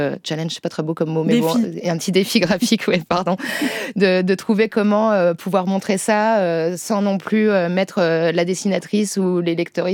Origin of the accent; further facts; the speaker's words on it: Nouvelle-Aquitaine, France; on vient des Deux-Sèvres toutes les deux.